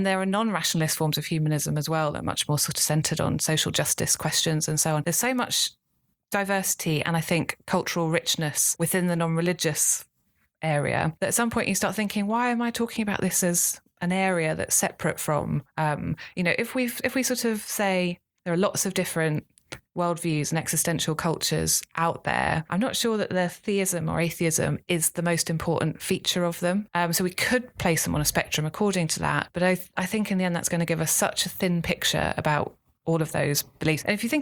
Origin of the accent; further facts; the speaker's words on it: Islington, London, United Kingdom; I grew up in Islington, as I said, my grandparents were Christian.